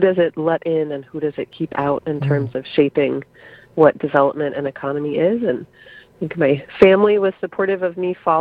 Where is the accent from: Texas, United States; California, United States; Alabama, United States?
California, United States; I grew up in California in what has since become Silicon Valley, and I saw the transformation of my town as Silicon Valley began to boom in my young and teenage years